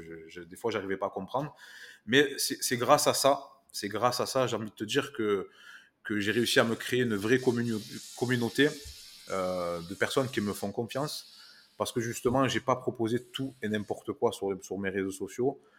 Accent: France; accent: French; avec mon accent français

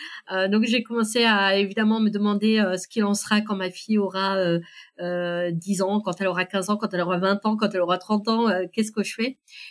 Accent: France; Mais je suis française !» Et on me dit « Non, mais vos parents !» Ah oui, eux, ils viennent du Maroc.

